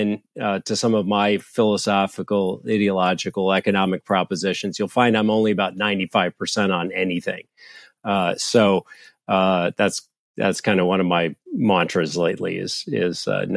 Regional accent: Arizona, United States; I'm from Arizona, and I moved back to Arizona about 2002

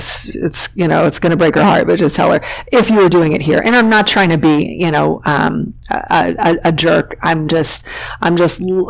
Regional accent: Texas, United States; So I'm from Texas, so, you know, our winters we were wearing, you know, shorts and t-shirts, right?

